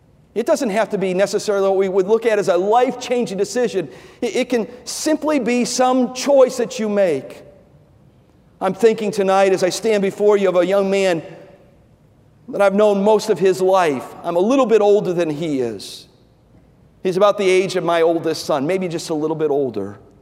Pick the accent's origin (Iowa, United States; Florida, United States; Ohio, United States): Ohio, United States; Cleveland; when I was a boy growing up in Cleveland, I was probably about maybe 10, maybe 11, maybe 12 years old.